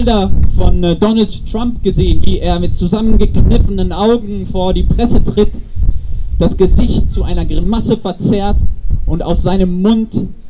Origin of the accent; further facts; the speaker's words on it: North Rhine-Westphalia, Germany; Bollern, so sagt man bei uns im Sauerland, wo auch ich herkomme, zu einem dumpfen Dröhnen.